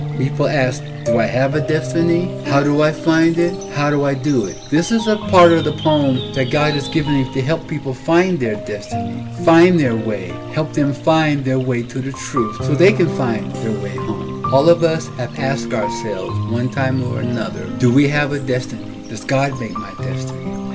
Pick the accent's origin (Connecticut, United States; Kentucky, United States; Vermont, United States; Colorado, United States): Colorado, United States; I'm born and raised in Colorado, and I've been writing poetry since I was about 14.